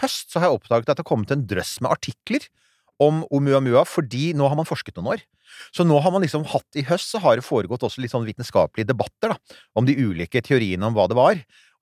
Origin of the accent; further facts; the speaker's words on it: Rykkinn, Akershus, Norway; sånn der jeg vokste opp på Rykken. Det var liksom mer å kline til hverandre eller sånt. Så, ja, det var en røft plass.